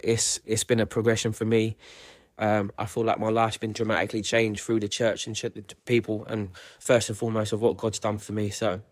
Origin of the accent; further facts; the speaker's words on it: London, United Kingdom; now in Liverpool, United Kingdom; I grew up in East London and I've been in Liverpool for around 6 years now. I grew up in a council estate in London.